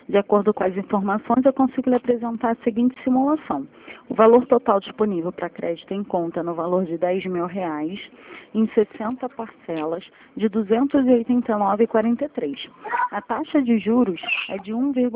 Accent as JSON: {"language": "Portuguese", "town": "Nova Iguaçu", "region": "Rio de Janeiro", "country": "Brazil", "said": "eu sou de Nova Iguaçu, estou com um cliente em linha."}